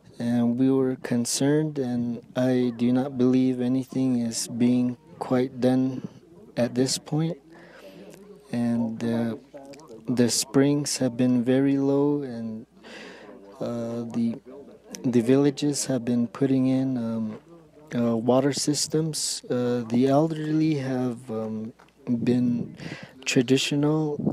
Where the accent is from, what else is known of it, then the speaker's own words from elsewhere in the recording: Arizona, United States; I'm from the Wapati village, and water is very sacred to us. We are Hopi dry farmers